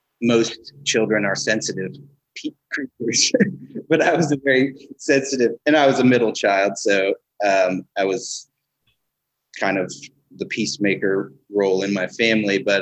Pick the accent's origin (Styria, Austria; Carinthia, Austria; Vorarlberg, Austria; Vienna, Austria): Vienna, Austria; also born or lived in London; Shortly after I was born, we moved to Vienna. This is 1977. So I spent my early years growing up in Vienna